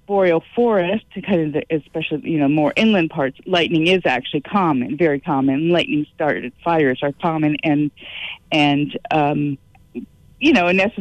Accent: East Coast, United States; also born or lived in Colorado; now in Anchorage, United States; I can tell you living in Anchorage that, I grew up on the East Coast and I've lived in Colorado.

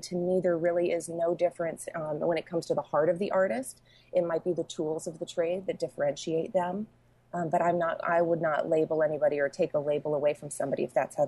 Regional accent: Louisville, Kentucky, United States; also born or lived in Los Angeles; So I grew up in Louisville, Kentucky, went to University of Louisville.

